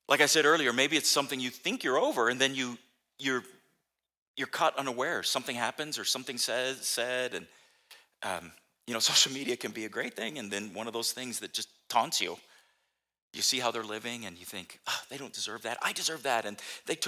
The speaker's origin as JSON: {"language": "English", "town": "San Diego", "region": "California", "country": "United States", "tie": "born or raised there", "said": "When I grew up in San Diego, I'd hear a lot of phrases and some of them catch my ear."}